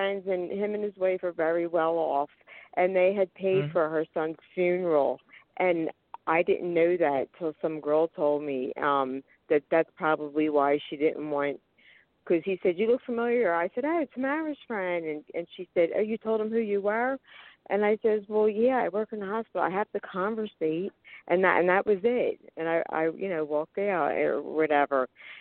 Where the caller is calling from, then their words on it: Philadelphia, Pennsylvania, United States; I'm a frequent caller. … from Philadelphia.